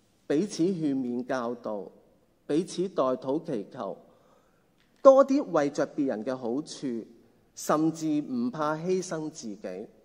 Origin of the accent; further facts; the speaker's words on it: Hong Kong; 大家都知道我哋香港人係好需要乾淨噶嘛